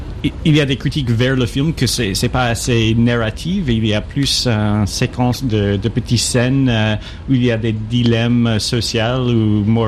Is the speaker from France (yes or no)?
no; United States; French is a second language; Il y a toujours des films comme ça chez nous aux États-Unis.